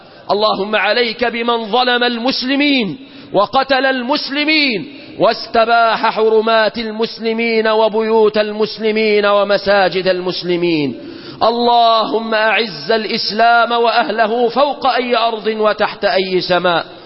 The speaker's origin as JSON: {"language": "Arabic", "country": "Egypt"}